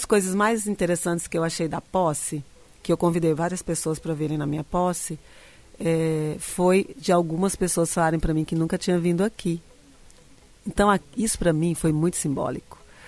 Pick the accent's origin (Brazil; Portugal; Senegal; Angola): Brazil; Dom Aquino, Mato Grosso; also born or lived in Rondonópolis; Nasci em Rondonópolis, né? Aí minha mãe volta para Dom Aquino, né, onde ela foi professora. A minha família, ela é uma família muito conhecida ali em Dom Aquino, né?